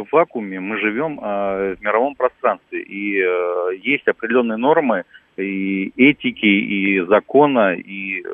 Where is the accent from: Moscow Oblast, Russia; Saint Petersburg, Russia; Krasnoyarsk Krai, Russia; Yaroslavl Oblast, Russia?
Moscow Oblast, Russia; born there; now in Moscow, Russia; Я родился в Подмосковье. Мне там не понравилось. Я уехал в Москву. Живу здесь, в Москве.